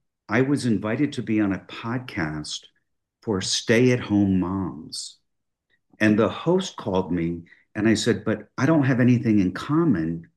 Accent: New Jersey, United States; I ran for local city government in the small town I grew up in New Jersey.

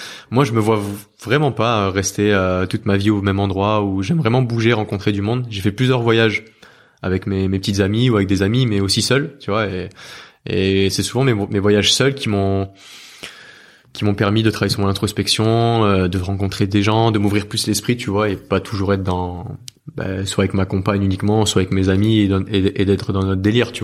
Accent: Namur, Wallonia, Belgium; born there; Moi, je suis né à Namur et j'y suis retourné peut-être une ou deux fois.

